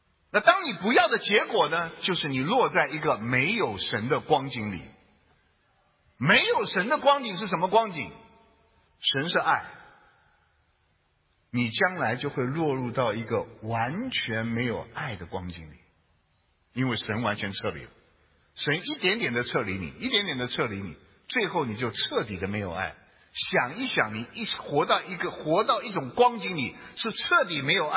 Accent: China; 特别是我们中国人最好，因为咱们中国人呢事项，事项听得懂吗？就咱们中国人呢，宁可信其有也不能信其无啊。

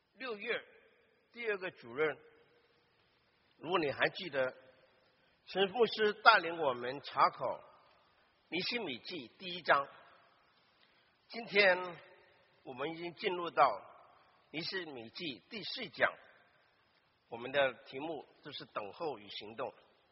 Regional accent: China; now in United States; 弟兄姐妹，我们很多都是从国内过来的

